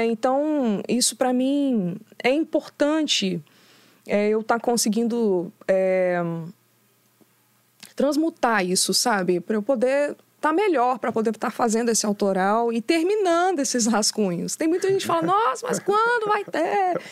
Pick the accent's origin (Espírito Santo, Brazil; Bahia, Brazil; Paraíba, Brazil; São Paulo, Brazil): Espírito Santo, Brazil; Linhares; Eu sou de Linhares, né? Eu nem sou daqui da Grande Vitória.